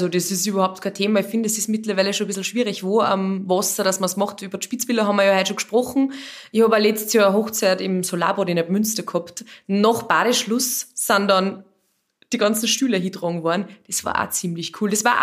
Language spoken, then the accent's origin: German; Upper Austria, Austria; weil ich aufgewachsen bin am See, am Traunsee.